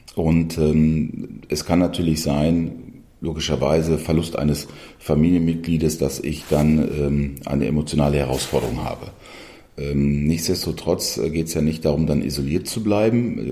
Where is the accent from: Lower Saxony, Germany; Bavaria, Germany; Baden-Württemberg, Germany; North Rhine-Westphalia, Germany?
North Rhine-Westphalia, Germany; Datteln; ich komme jetzt eher aus Datteln, Erkenschwick, ehemalige Zechenstätte